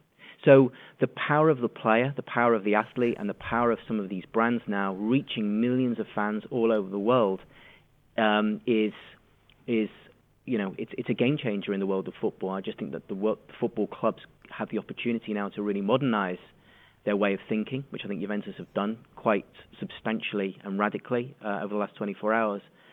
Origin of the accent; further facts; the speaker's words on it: Liverpool, North West England, United Kingdom; my dad, my granddad, my uncle, we were all Liverpool fans growing up in Liverpool.